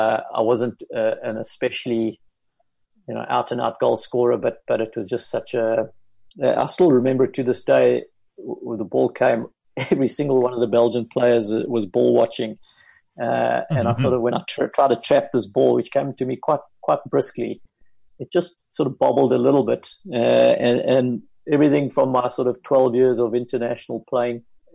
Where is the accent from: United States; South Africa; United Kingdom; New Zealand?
South Africa; as a South African hockey coach